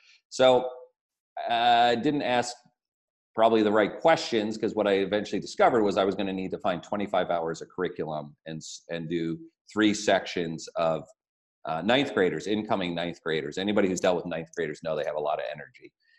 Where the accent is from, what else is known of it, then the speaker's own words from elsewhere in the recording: New Jersey, United States; You know, I grew up in New Jersey. Snowstorms were kind of a chance to make some money.